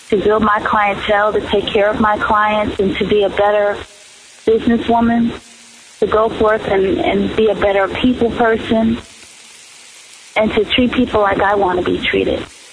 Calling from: Chicago, Illinois, United States; Hi, this is my first time calling. … I'm calling from Chicago.

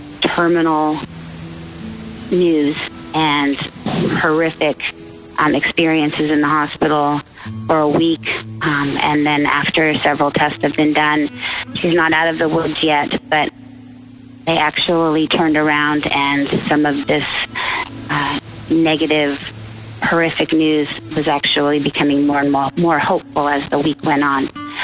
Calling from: Orlando, Florida, United States; I'm calling from Orlando.

